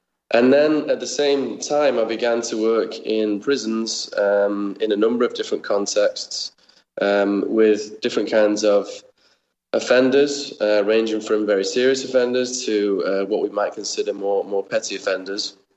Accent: Manchester, North West England, United Kingdom; now in Singapore; I'm from Manchester, from the UK, but at the moment I'm traveling quite a lot, living in Singapore, traveling to California a fair bit as well

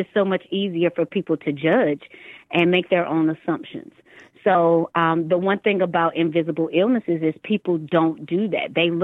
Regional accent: North Carolina, United States; as you said, I'm from North Carolina

